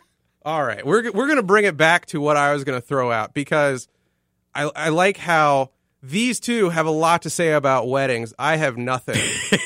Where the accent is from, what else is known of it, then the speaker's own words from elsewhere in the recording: Haifa, Haifa District, Israel; A little town called Haifa.